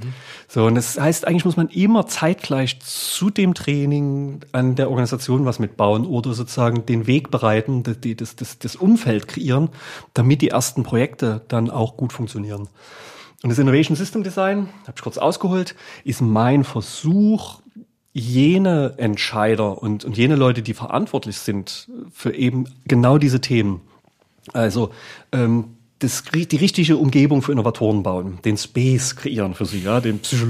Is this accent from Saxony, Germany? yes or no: yes; Dresden, Saxony, Germany; ich habe ja immer noch die Verbindung zu Dresden und zu Sachsen, logischerweise, und auch zur TU. Ich bin in der TU quasi aufgewachsen, weil das mein Spielplatz war.